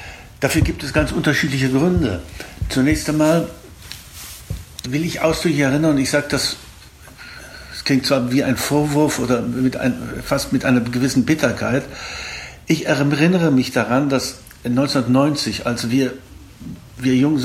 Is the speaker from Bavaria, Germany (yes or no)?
no; Thuringia, Germany; also born or lived in Wrocław, Poland; Ich bin in Breslau geboren, damaligen Hauptstadt Schlesiens, und durch die Vertreibung sind wir in Thüringen gelandet